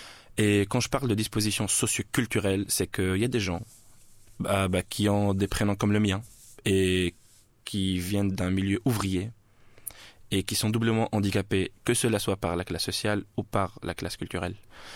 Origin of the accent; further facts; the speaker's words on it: Morocco; moved away; Moi, c'est parce que je venais du Maroc